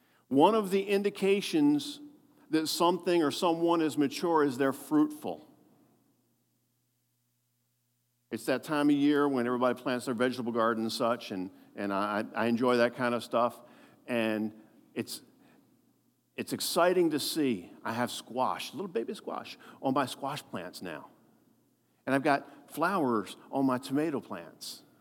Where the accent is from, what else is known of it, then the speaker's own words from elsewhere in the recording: Baltimore, Maryland, United States; I know that's poor English, but I'm from Baltimore.